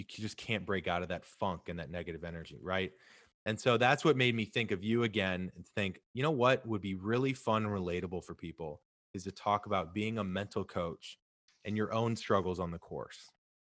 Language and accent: English; St. Louis, Missouri, United States; I'm from St. Louis originally, both be in town for something, and we were able to play together.